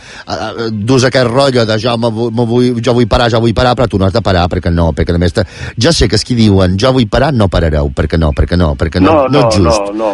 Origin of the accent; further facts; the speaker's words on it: Vilafranca de Bonany, Balearic Islands, Spain; jo som de Vilafranca, de Bonany, que és un poble que tenim fama de tenir un dels millors melons que hauràs menjat.